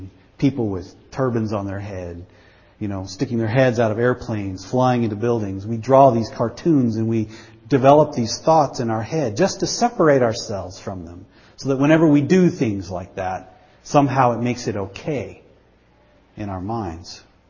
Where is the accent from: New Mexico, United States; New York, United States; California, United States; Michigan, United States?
New Mexico, United States; Artesia; There was one right outside the town I grew up in New Mexico, in Artesia, New Mexico.